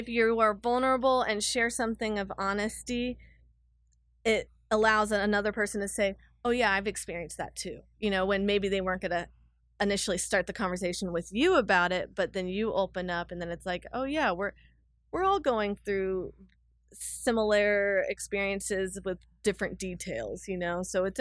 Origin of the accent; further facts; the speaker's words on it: Austin, Texas, United States; And then just growing up in Austin, of course, being by lakes and rivers and lots of trees, I've been able to soak in all that.